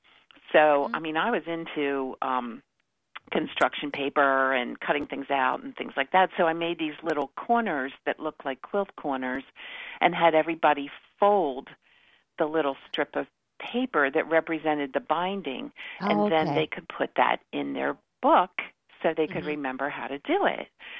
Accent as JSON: {"language": "English", "town": "Baltimore", "region": "Maryland", "country": "United States", "tie": "born or raised there", "said": "I was born in Baltimore. I grew up in Baltimore. I've lived in Baltimore all my life."}